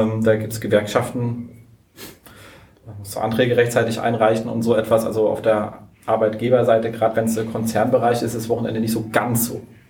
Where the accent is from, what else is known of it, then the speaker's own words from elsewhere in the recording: Berlin, Germany; wir fahren ja eh rüber und rüber, wir sind ja Berliner